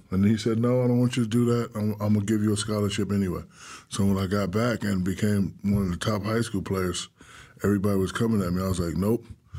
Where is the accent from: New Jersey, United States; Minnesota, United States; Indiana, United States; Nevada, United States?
New Jersey, United States; Newark; Born and raised in Newark, New Jersey. My father was a drill sergeant for the Army.